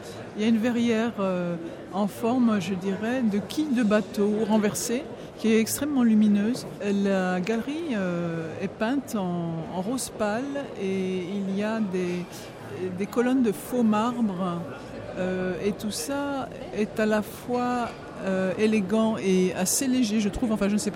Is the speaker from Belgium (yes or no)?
yes; Liège, Wallonia, Belgium; Je crois que j'appartiens plutôt à ma ville natale, qui est Liège, qui dégage un sentiment d'appartenance très fort.